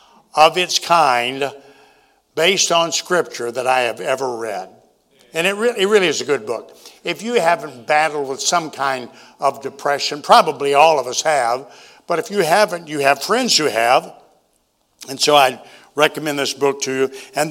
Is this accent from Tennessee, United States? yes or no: yes; Tennessee, United States